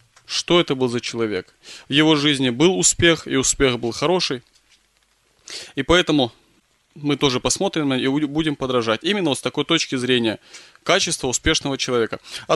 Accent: Surgut, Khanty-Mansi Autonomous Okrug, Russia; now in Balakovo, Russia; Родом я из Сургута. Сургут, Ханты-Мансийский округ, Тюменская область, с севера. И приблизительно, по-моему, в 2008 году братья так определили, мы переехали с семьей на служение в город Балаково, в Саратовскую область.

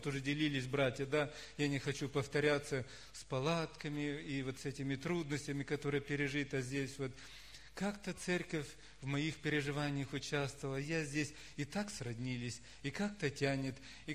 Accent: Temirtau, Karaganda Region, Kazakhstan; я родился в Темиртау, и все это время, сколько там, 47 лет уже прожил в Темиртау.

